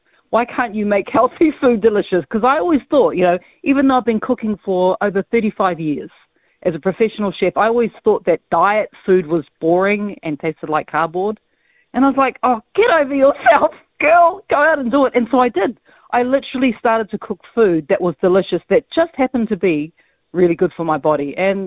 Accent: Otara, Auckland, New Zealand; He's from Māngere, and yes, I'm from Otara

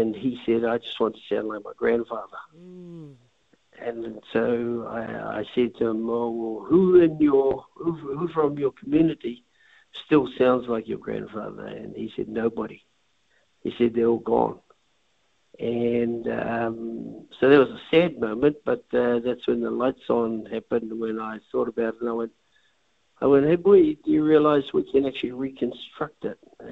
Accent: Gisborne, New Zealand; So I come from the Waiapu end. It's an hour and a half from Gisborne. So Gisborne just happens to be the main thoroughfare if you want to get out in the southern end of Ngāti Pō. But I came back here 4.5 years ago

